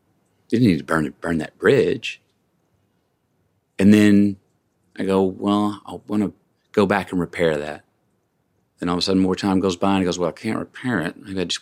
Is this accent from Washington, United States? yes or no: no; Dallas, Texas, United States; also born or lived in Longview, Texas; I grew up outside of Dallas.